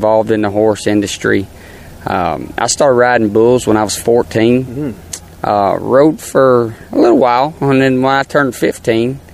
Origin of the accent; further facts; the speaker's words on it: Louisville, Kentucky, United States; now in South Carolina, United States; I'm proud to say I'm from Louisville, Kentucky, and just born and raised right here, and marriage. I live in South Carolina now.